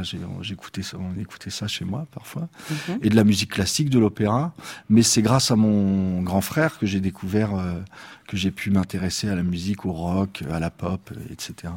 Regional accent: Vitry-sur-Seine, Île-de-France, France; Moi, je suis banlieusard. Je suis né à Épinay-sur-Seine et j'ai grandi à Vitry-sur-Seine.

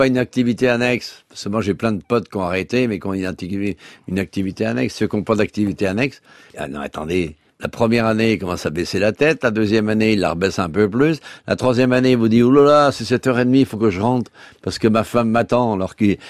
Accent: Manigod, Auvergne-Rhône-Alpes, France; On est de Manigot.

